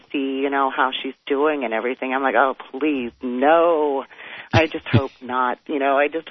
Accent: Moscow, Idaho, United States; I'm from Moscow, and this is where the University of Idaho is.

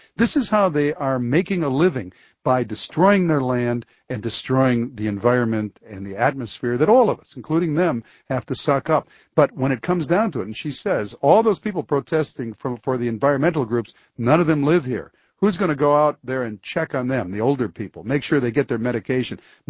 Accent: Michigan, United States; I wanted to talk about my home state of Michigan

